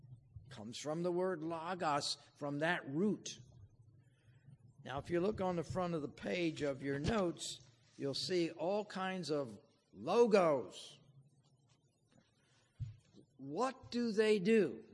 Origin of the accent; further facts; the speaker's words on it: New Jersey, United States; born there; moved away as an adult; now in New England, United States; You know, my wife and I came to New England in 1965. I was born in Jersey, and she was born out in Ohio.